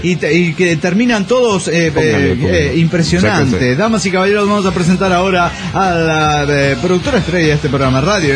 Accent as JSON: {"language": "Spanish", "town": "Bogotá", "region": "Bogotá Capital District", "country": "Colombia", "said": "Soy de Bogotá, por ahí lo de chilanga, y extranjera porque obviamente soy colombiana y no mexicana."}